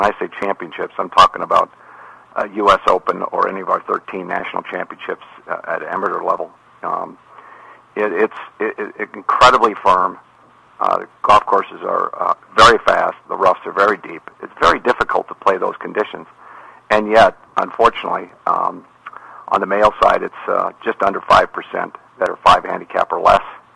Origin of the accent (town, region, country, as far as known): Ireland